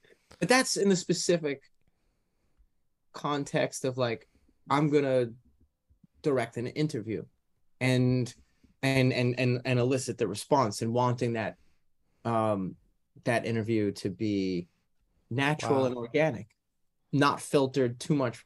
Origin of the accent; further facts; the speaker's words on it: Staten Island, New York, United States; I grew up in Staten Island, and I thought to myself, instead of going to the local college of my island, of my place, I'm going to go to the local college of the nearest neighboring place.